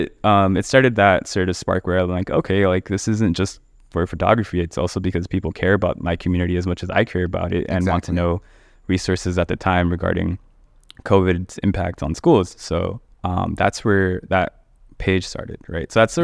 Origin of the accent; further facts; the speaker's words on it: Los Angeles, California, United States; Like I'm from Southeast LA.